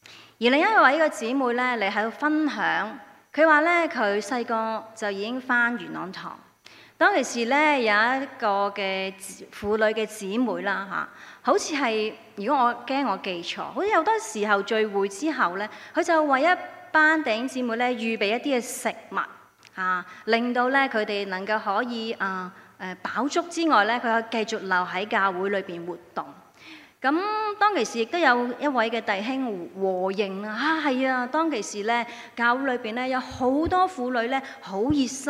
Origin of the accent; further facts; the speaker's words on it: China; 但我们用我们中国人的方式去表达那份的亲爱